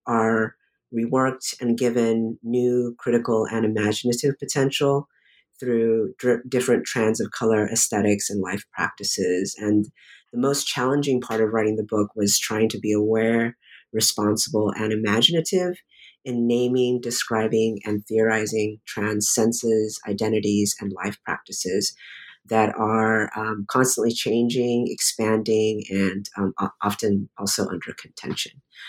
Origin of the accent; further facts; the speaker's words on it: Deep South, United States; also born or lived in Alabama / Texas / Louisiana / California; My racial, gender, and sexual awareness have been deeply shaped by my childhood experiences growing up in the Deep South, Alabama, Texas, Louisiana, in the late 1970s and early 1980s, and then Southern California in the late 1980s.